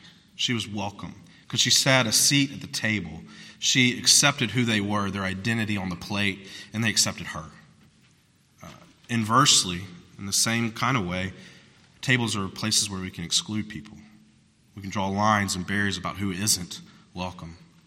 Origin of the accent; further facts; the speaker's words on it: South Carolina, United States; I'm from South Carolina.